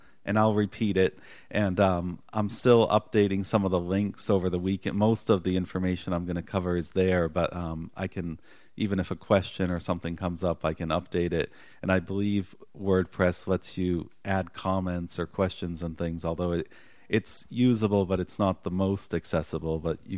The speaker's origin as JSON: {"language": "English", "town": "Boston", "region": "Massachusetts", "country": "United States", "tie": "born or raised there", "said": "So I grew up in the Boston area, and in college I worked as a travel agent."}